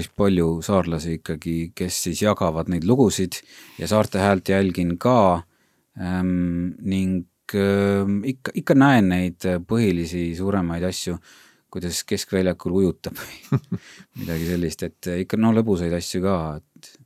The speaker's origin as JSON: {"language": "Estonian", "region": "Saare County", "country": "Estonia"}